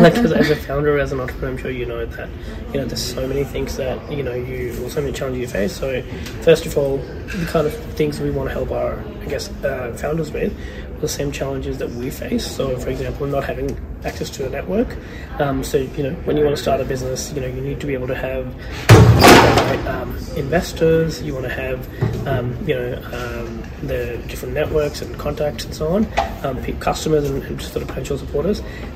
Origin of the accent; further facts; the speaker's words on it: Pakistan; moved away as an adult; now in Australia; my sort of background is I'm from Pakistan originally. I came here to Australia in 2013. So I started in Pakistan as an engineer